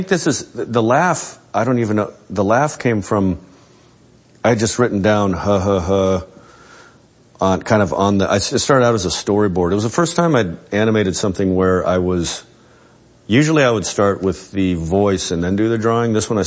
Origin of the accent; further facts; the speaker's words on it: Albuquerque, New Mexico, United States; I grew up in Albuquerque, New Mexico, which definitely influenced a lot of what